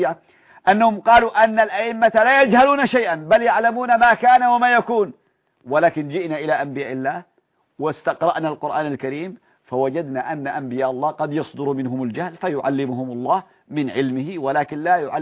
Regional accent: Yemen; هذه مؤسسة معروفة عندنا في اليمن

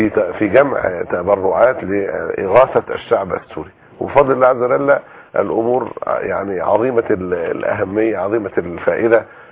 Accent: Egypt; عندنا في مصر في حملة أمة واحدة تقوم برعاية أكثر من 600 أسرة

